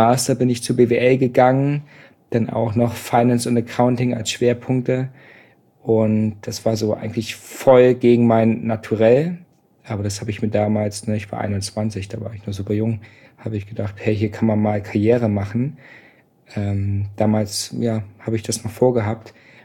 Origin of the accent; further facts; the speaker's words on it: Berlin, Hamburg, Germany; Ich komme aus Berlin, habe viel Techno gehört